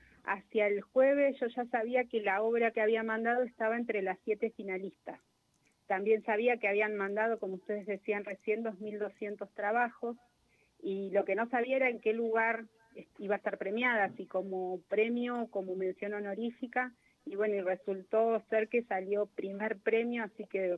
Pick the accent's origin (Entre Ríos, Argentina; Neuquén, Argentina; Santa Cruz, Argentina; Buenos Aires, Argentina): Neuquén, Argentina; Zapala; now in Neuquén, Argentina; yo soy una piba de Zapala. Nací en 1977. Cursé, bueno, viví ahí hasta el 2019. Me fui a estudiar a La Plata. Luego volví a la provincia en 2006. Y bueno, y resido desde ese momento en Neuquén.